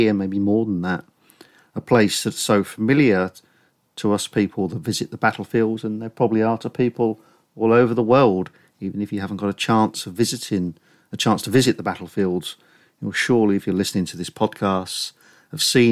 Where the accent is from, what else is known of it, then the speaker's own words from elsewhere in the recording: Northampton, East Midlands, United Kingdom; Northampton, my hometown